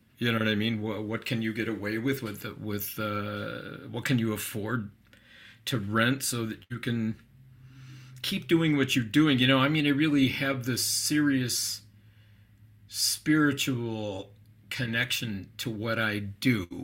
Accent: Buffalo, New York, United States; now in Westminster, United States; I'm in Westminster, Maryland, which is about 45 minutes kind of northwest of Baltimore. Yeah, and I'm originally from Buffalo.

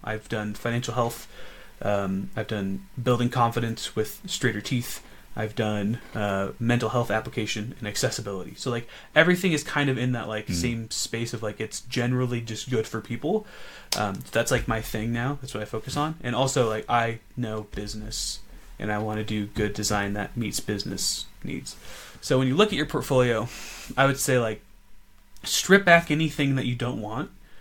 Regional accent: Denver, Colorado, United States; And also, I'm from Denver.

